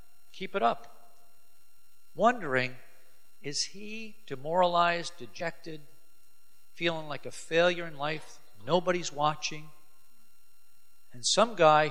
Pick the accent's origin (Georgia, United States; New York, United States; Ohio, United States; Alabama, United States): New York, United States; I was raised on Long Island